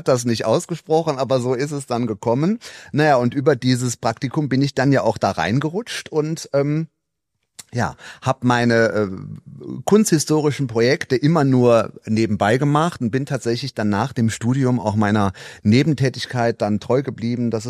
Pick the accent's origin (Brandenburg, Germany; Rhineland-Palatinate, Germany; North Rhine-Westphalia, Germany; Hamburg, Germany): Rhineland-Palatinate, Germany; Trier; ich bin gebürtig aus Trier. Ich habe auch da studiert.